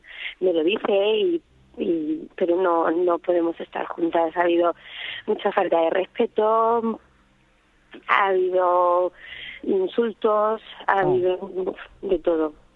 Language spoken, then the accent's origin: Spanish; Cádiz, Andalusia, Spain; Yo soy de Cádiz.